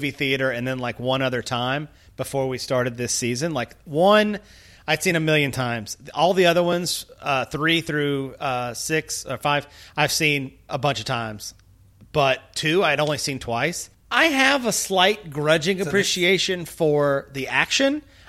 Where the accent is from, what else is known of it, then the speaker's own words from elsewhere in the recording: the South, United States; as a Southerner, I have felt like I was like, well, let's do it in my accent.